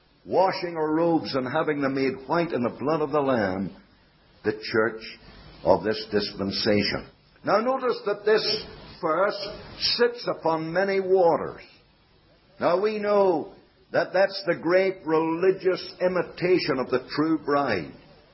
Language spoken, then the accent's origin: English; Canada; if they don't like the Scotch, well then I say I'm a Canadian citizen